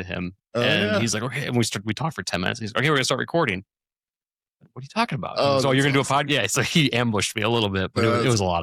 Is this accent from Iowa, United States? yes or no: no; Chicago, Illinois, United States; I'm originally from Chicagoland.